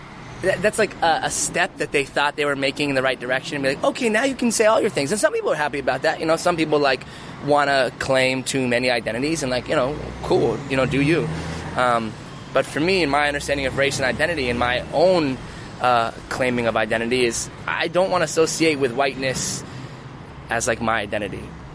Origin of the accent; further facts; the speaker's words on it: California, United States; You know, we grew up in Southern California, you know, near, like, large Latino populations.